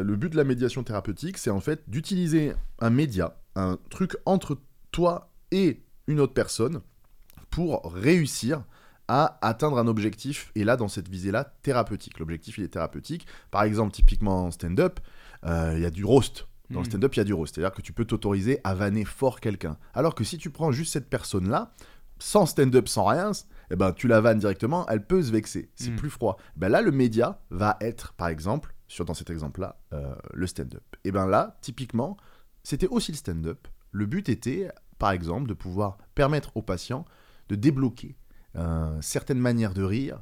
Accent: Nouvelle-Aquitaine, France; en grandissant en Corrèze, donc un des départements le moins peuplé de France, il y a quand même un truc qui s'appelle le plateau de 1000 vaches là-bas, quoi.

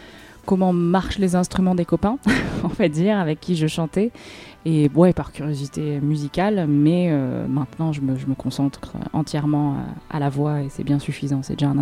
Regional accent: Briançon, Provence-Alpes-Côte d'Azur, France; moved away as an adult; now in Marseille, France; Mais après le bac, j'ai été forcée par mes choix d'études, on va dire, à quitter les Hautes-Alpes, à quitter Briançon.

